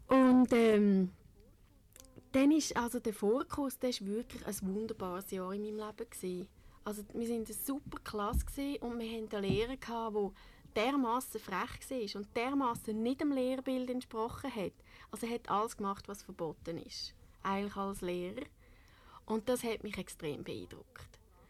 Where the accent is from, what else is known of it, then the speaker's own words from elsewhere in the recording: Kriens, Lucerne, Switzerland; Ich bin in Kriens aufgewachsen und dann in Luzern in die Kunstgewerbeschule.